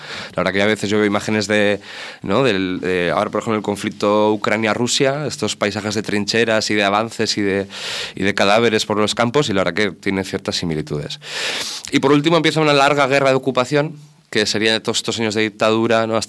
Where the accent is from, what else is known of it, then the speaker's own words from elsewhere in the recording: Legutio, Basque Country, Spain; Yo me crié también en Legutio